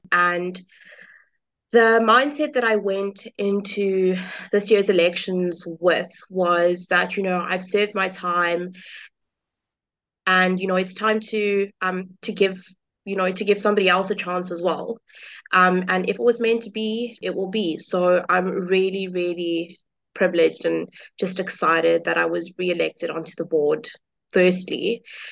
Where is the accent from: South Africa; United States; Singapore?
South Africa; Cape Town, Western Cape; I'm actually from Cape Town. So, going to study in Durban, my parents were not too on board with it, I'm not gonna lie.